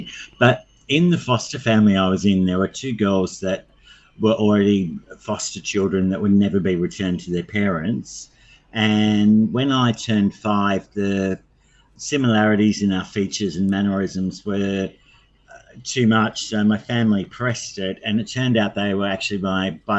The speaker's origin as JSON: {"language": "English", "town": "Sydney", "region": "New South Wales", "country": "Australia", "tie": "born or raised there", "said": "I grew up with a foster family who adopted me later in life. And so I grew up on the Northern Beaches."}